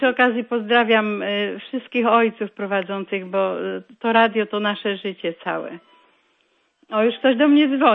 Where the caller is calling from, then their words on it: Jaworzno, Silesian Voivodeship, Poland; a ja jestem ze Szczakowej, z dzielnicy Jaworzna.